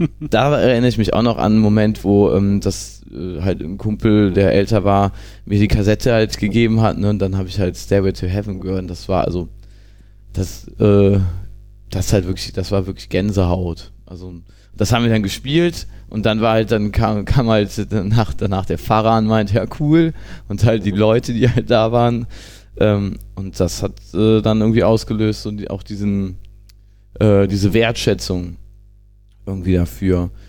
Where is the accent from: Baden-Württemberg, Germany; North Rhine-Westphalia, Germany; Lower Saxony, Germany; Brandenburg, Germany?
North Rhine-Westphalia, Germany; born there; Also ich habe damals im Dorf, wo ich bei Jülich, wo ich geboren bin, da habe ich halt mal einen Schlagzeuger gesehen